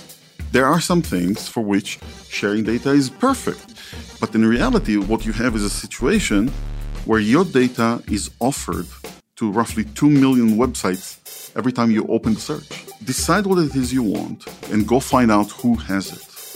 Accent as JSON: {"language": "English", "country": "Israel", "tie": "born or raised there", "said": "When I was growing up in Israel"}